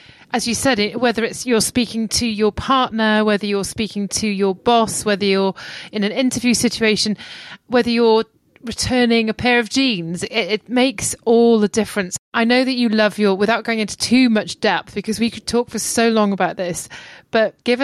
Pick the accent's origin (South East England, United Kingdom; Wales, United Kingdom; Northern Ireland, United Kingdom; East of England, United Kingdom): Wales, United Kingdom; I know I'm Welsh, but I don't sing.